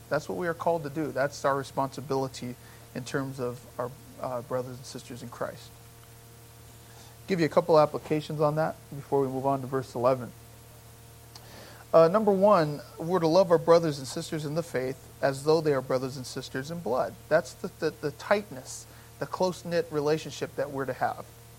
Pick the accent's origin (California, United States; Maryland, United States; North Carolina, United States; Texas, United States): California, United States; Gardena; when we grew up in Gardena